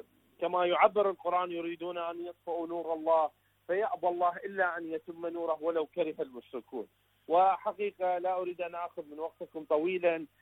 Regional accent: Iraq; من العراق

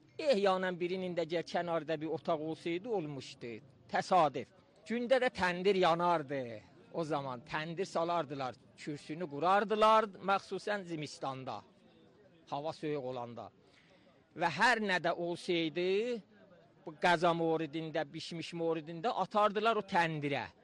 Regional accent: Meshginshahr, Ardabil Province, Iran; sakini məhəllə Qərə Dərviş, Meşkin şəhər şəhərindən.

